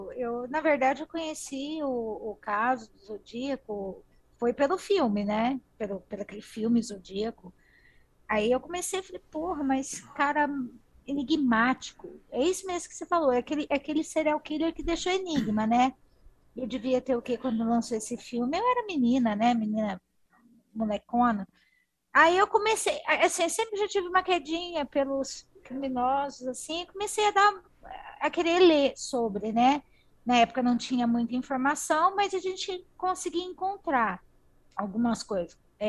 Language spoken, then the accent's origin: Portuguese; Ribeirão Preto, São Paulo, Brazil; eu sou de uma cidade do interior, né, de Ribeirão Preto.